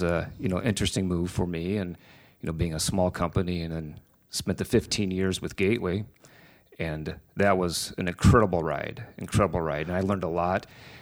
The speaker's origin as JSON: {"language": "English", "town": "Sioux City", "region": "Iowa", "country": "United States", "tie": "born or raised there", "said": "I was raised in the Morningside area, and I went to Immaculate Conception. And then decided that it was better to go to East High at the time."}